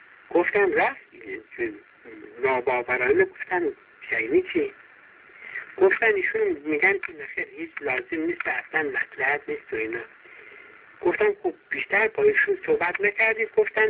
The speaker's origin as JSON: {"language": "Persian", "region": "Khorasan", "country": "Iran", "said": "خب ما خراسانی هستیم"}